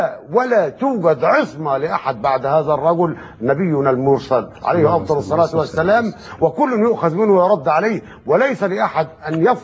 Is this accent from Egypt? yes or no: yes; Egypt